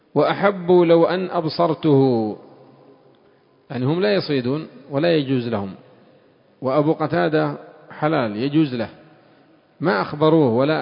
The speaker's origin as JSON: {"language": "Arabic", "country": "Yemen", "said": "وهل يوجد الحمار الوحشي الآن عندنا في اليمن؟"}